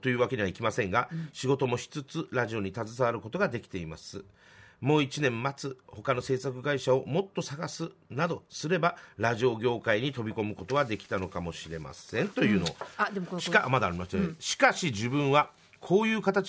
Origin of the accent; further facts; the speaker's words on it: Fukuoka, Japan; 地元の福岡